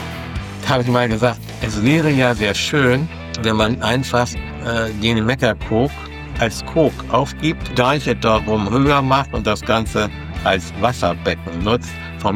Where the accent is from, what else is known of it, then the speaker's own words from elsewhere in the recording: Flensburg, Schleswig-Holstein, Germany; ich bin 1959 in Flensburg geboren, habe dort Abitur gemacht